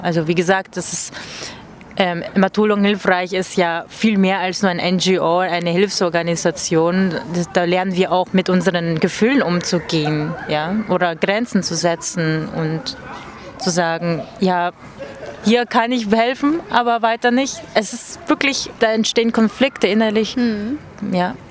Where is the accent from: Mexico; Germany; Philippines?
Philippines; Quezon City, Metro Manila; Dann haben wir in Tatalon, Quezon City, das ist ein Slum, da wo ich herkomme, auch ein Projekt gestartet.